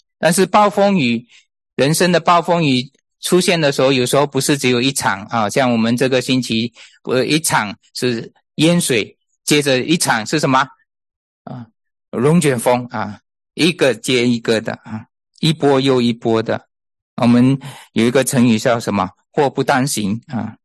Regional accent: Malaysia; 我家呢是从这个马来西亚啊，我是从马来西亚出生的，我家在马来西亚。

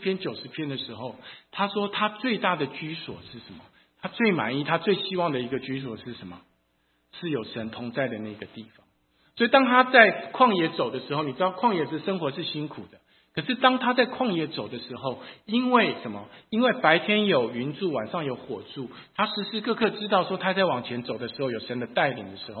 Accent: Taiwan; also born or lived in United States; now in China; 我的一生就是从小在台湾，然后到美国，现在在中国，三个地方。

